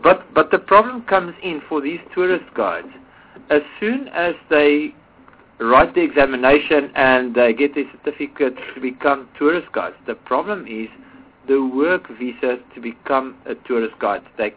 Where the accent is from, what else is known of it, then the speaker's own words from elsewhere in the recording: Northern Cape, South Africa; as I am a boy from the Northern Cape